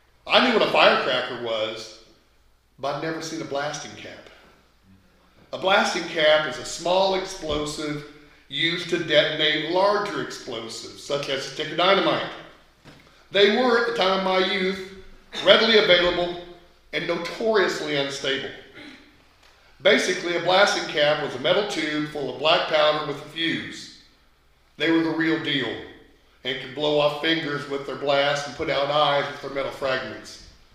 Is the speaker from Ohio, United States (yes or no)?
no; Shirley, Indiana, United States; When I started writing about growing up in Shirley, Indiana in the 60s and 70s